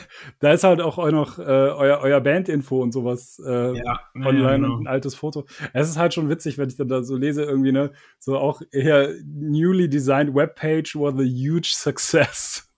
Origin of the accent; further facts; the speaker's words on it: Bonn, North Rhine-Westphalia, Germany; Also ich komme ja hier eigentlich aus Bonn